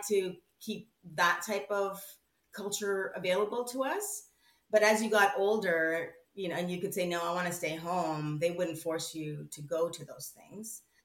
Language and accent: English; Canada; I feel like they really tried to be as Canadian as possible so that we could fit in.